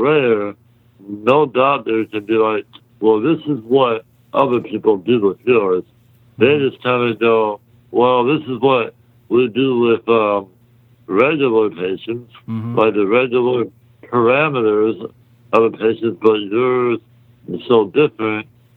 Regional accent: Yorktown, Texas, United States; also born or lived in North Dakota; Well, I lived in South Texas, as we mentioned. You know, the deep south around Yorktown. That's my hometown.

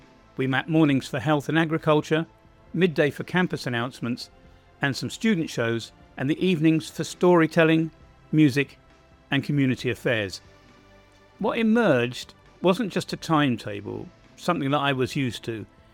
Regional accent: England, United Kingdom; now in Balkans; otherwise known as an Englishman in the Balkans.

